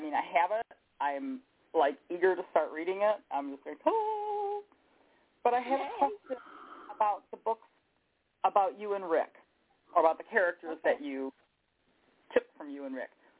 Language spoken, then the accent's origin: English; Michigan, United States; Darlings, it is your Michigan compatriot.